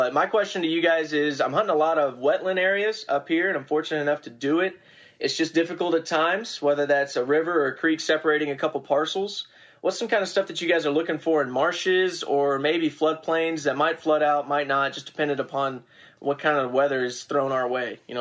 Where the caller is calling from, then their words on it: Indiana, United States; I'm checking in from Indiana, next door neighbor to Illinois. We've got great deer too.